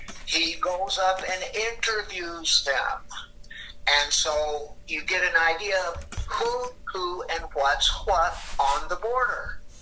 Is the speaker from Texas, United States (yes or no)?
yes; El Paso, Texas, United States; my hometown is El Paso, Texas. We used to go hunting up and down the Rio Grande River.